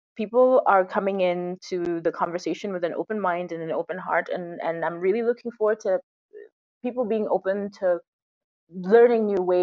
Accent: Kenya; I am a Kenyan writer, a political analyst.

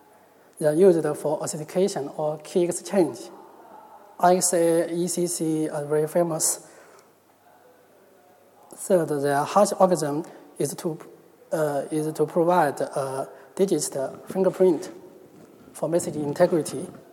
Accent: China; accent: Chinese; English is a second language; I'm coming from China. I'm sorry that you guys have to bear my Chinese accent.

